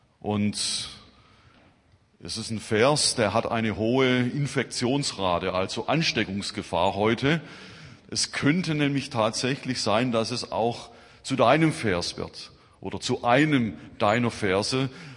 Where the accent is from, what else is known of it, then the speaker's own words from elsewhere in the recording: Swabia, Germany; ich komme ja ursprünglich, oder wir kommen ursprünglich aus Schwaben